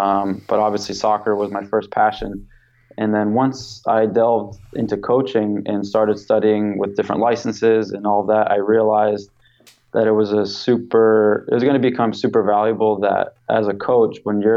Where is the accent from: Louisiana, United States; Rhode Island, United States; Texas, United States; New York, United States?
Rhode Island, United States; I grew up in Rhode Island. I grew up as a soccer player, and then I went to college at Quinnipiac University in Connecticut.